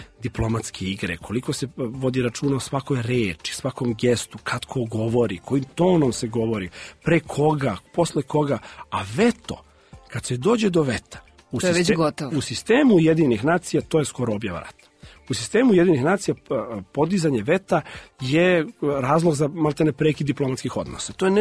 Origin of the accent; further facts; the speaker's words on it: Serbia; Mi smo Srbi, mi je volimo.